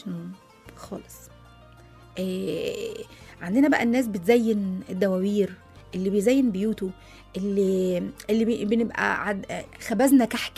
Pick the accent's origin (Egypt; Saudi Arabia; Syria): Egypt; Upper Egypt; عارفه وانا صغيره كنت مشتاقه جدا ان انا اطلع من الصعيد